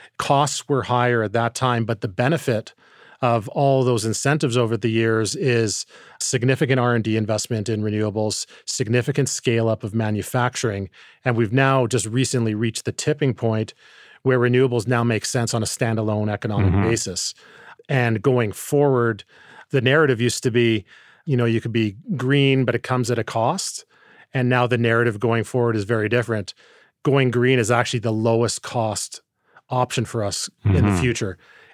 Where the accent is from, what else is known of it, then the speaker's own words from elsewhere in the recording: Calgary, Alberta, Canada; So I grew up here in Calgary in the oil capital of Canada.